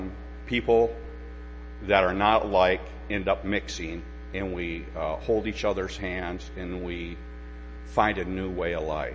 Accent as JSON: {"language": "English", "region": "Michigan", "country": "United States", "tie": "born or raised there", "said": "I think my best friend, Joe and John Cook, my best friend John, growing up in Michigan, was killed himself in a sanitarium at 13."}